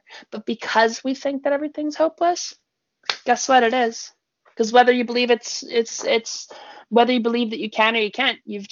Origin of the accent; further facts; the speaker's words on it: Canada; Yes, I'm the Canadian who knows more about American news than most Americans